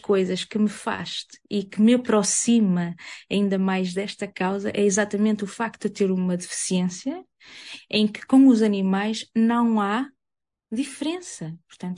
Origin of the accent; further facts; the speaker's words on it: Arouca, Aveiro, Portugal; Nascida e criada em Arouca, mais concretamente no último concelho de Arouca, que é Fermedo, que certamente que ninguém deve conhecer porque é uma aldeia no meio do nada. Fui criada por pessoas do campo, né? Vindo de uma família de agricultores, muito humilde e muito simples